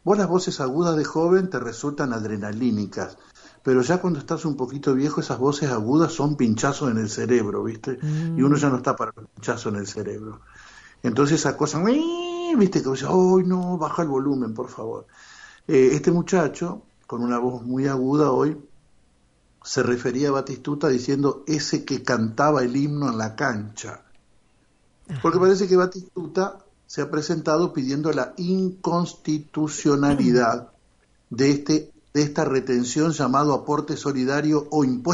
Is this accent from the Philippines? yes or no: no; Argentina; dijimos que somos argentinos